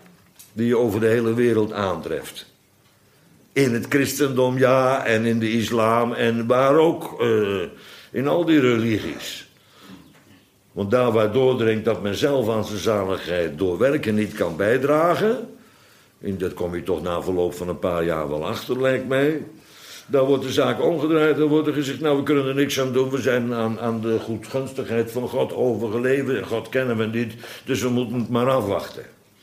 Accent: Netherlands; Maar wij zijn wel Nederlanders.

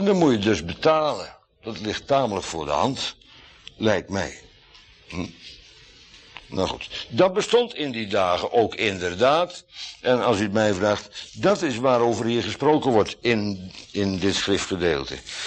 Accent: Netherlands; Ik ben een Nederlandse inboorling, zo heet dat. Ik ben in Nederland geboren en getogen, een Nederlands burgerrecht. Dus dan ben ik autochtoon weer. Gewoon inheems.

